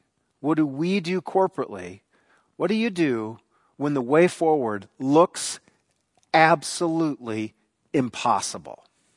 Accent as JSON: {"language": "English", "town": "Detroit", "region": "Michigan", "country": "United States", "tie": "born there", "said": "2 weeks after I was born in Detroit"}